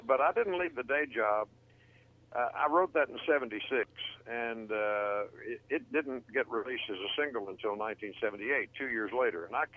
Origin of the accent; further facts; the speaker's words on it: Kentucky, United States; We still have the farm that I was raised on in Kentucky